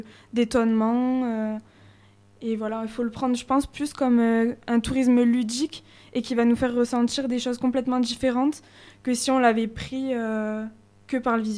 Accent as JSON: {"language": "French", "town": "Pertuis", "region": "Provence-Alpes-Côte d'Azur", "country": "France", "said": "je sais que par exemple, chez moi à Pertuis, quand il y a un feu d'artifice"}